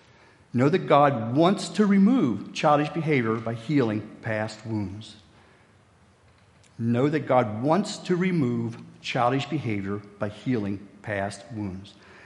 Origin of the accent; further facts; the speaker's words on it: West Virginia, United States; now in Oshkosh, United States; where I grew up in West Virginia, I did not have running water or indoor plumbing until I moved to Oshkosh, Wisconsin in 1976.